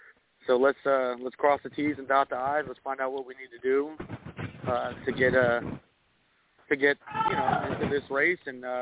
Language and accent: English; South Dakota, United States; born there; also born or lived in Mississippi / New Jersey / California; now in Florida, United States; My dad was in the Air Force. I was born on Ellsworth Air Force Base in South Dakota. I've kind of bounced around a lot, man. I've lived everywhere from Mississippi to New Jersey to California, and I've been in Florida now just over 24 years.